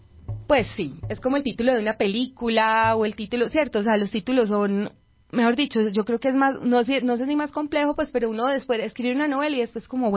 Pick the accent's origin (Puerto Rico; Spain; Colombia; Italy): Colombia; Medellín, Antioquia; como en el corazón de los que somos de Medellín.